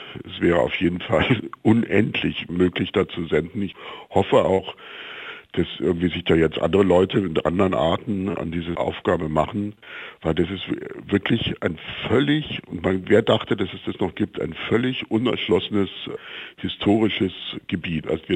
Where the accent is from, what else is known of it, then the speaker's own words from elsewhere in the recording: West Germany, Germany; Das wusste ich, ich bin Westdeutscher, in dem Maße überhaupt nicht.